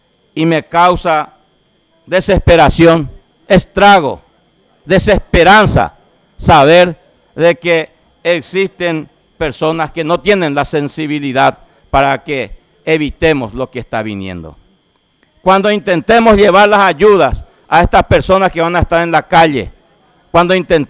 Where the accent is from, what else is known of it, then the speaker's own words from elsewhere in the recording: Concepción, Paraguay; me causa indignación como concepcionero y me causa vergüenza como paraguayo